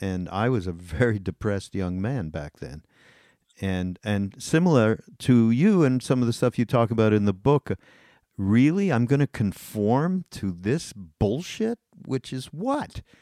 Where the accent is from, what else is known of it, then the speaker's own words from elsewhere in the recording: Montreal, Quebec, Canada; I grew up in Montreal.